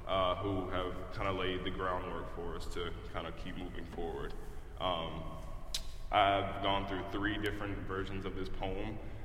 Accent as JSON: {"language": "English", "region": "South Carolina", "country": "United States", "said": "I am a graduate of the 2017 class. I'm from South Carolina."}